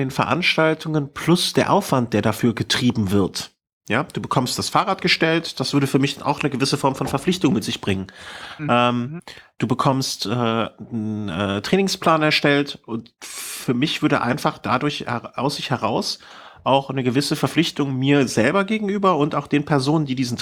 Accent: Cologne, North Rhine-Westphalia, Germany; Ich bin eine Kölsche Jung.

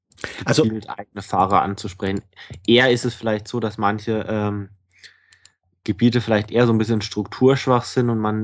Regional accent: Bayreuth, Bavaria, Germany; Mai, Juni habe ich so den einen oder anderen Termin in meiner alten Heimat Bayreuth.

